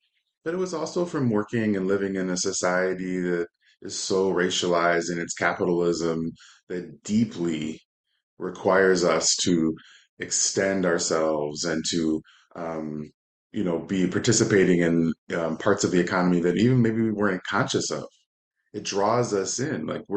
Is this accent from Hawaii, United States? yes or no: no; Chicago, Illinois, United States; As Emiko said, I come from Chicago.